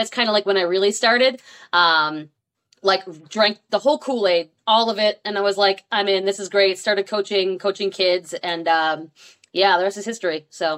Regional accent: Buffalo, New York, United States; now in Tampa, United States; So originally I'm from Buffalo, New York. Go Bills, Bills Mafia. As painful as it is, I took that with me. Now I live in Tampa, just north of Tampa, Florida. I moved here in 2012.

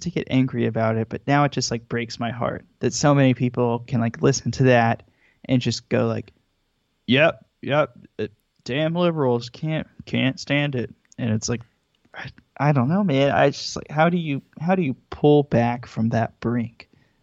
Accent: Arkansas, United States; I grew up in Arkansas. A lot of our representatives are kind of like that.

